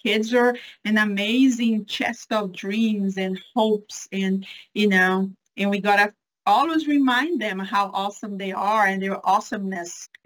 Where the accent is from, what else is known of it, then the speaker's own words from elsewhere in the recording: Brazil; English is a second language; moved away as an adult; now in United States; I am from Brazil. I'm originally from Brazil. I came as an international student. I received a scholarship to attend college in the U.S.